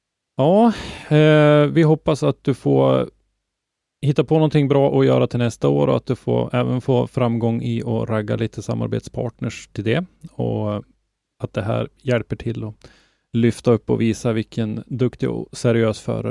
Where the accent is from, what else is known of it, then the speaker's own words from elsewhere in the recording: Norrland, Sweden; Jag kan ju som norrlänning tycka att det är roligt att bucklan hamnar här uppe hos oss.